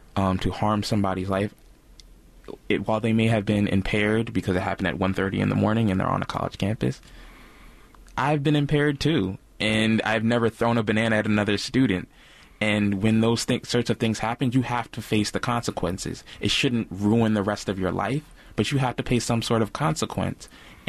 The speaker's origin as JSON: {"language": "English", "region": "New Jersey", "country": "United States", "lives_now": "Washington, United States", "said": "I'm originally from New Jersey. Shout out to New Jersey. And I always tell her I love the city of Washington, D.C."}